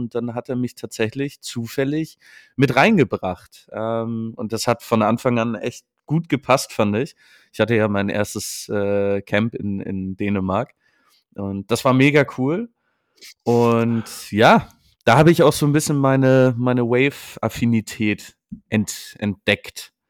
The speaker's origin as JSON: {"language": "German", "region": "Hamburg", "country": "Germany", "said": "ich komme aus Hamburg"}